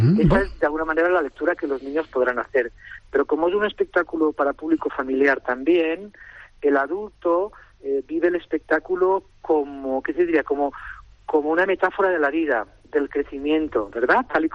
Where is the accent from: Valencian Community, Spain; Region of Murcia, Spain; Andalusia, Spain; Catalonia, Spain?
Valencian Community, Spain; Vinaròs; yo soy de Vinarabas, un pueblo al norte de la provincia de Castellón.